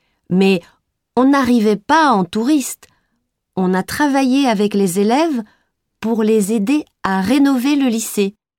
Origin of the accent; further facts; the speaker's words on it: Paris, Île-de-France, France; born there; now in Orléans, France; J'habite maintenant à Orléans, mais je suis née à Paris. Mes parents et mes grands-parents sont nés en Asie, au Laos. Mes grands-parents y habitent toujours.